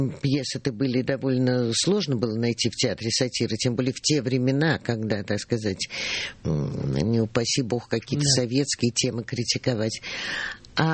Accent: Moscow, Russia; потому что Москва – это мой родной город

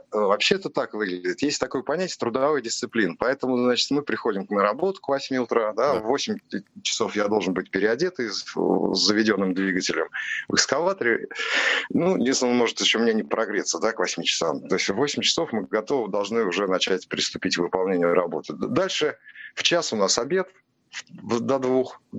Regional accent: Moscow, Russia; мне в силу того, что я москвич, что мне много лет

